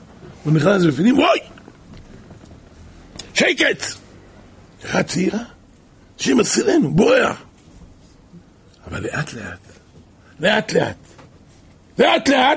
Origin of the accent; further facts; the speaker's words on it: Jerusalem, Jerusalem District, Israel; אנחנו חיים פה, אנחנו גדלנו פה משאנחנו ילדים באזור הזה. היה פה הכל שוק.